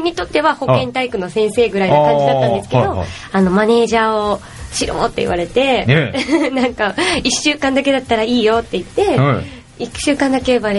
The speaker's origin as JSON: {"language": "Japanese", "region": "Okinawa", "country": "Japan", "said": "はい、そうです、沖縄出身です。"}